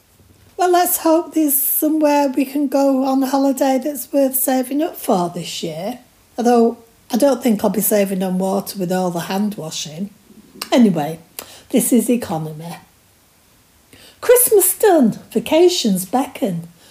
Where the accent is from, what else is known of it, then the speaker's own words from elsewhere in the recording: Openshaw, North West England, United Kingdom; I was brought up in Openshaw, a somewhat dismal place, consisted of bricks and concrete.